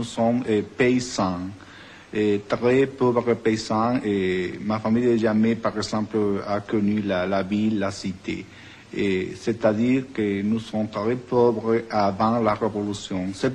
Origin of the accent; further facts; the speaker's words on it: Cuba; born there; French is a second language; je suis né à Cuba, je crois qu'il y a 40 années. Et ma famille et moi, nous ne sommes pas bourgeois, même petits bourgeois. Nous sommes paysans, et très pauvres paysans.